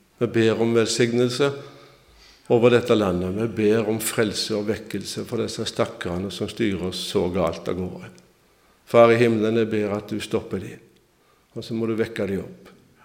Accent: Skjold, Rogaland, Norway; now in Egersund, Norway; Og jeg kommer fra Skjold, oppe i Hyttigheitan. Altså ikke der oppe, men med Haugesund, der er også en Skjold. Og der kommer jeg ifra, så kommer vi fra Flekkerøye, så møttes vi på halvveien i Egersund. Og så har vi bodd der siden 74.

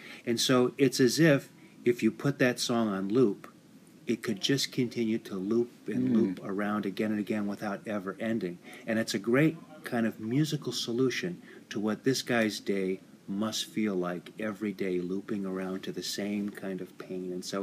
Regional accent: Detroit, Michigan, United States; my grandmother taking me to the Terrace Theater on Plymouth Road in Redford, Michigan. I grew up outside of Detroit.

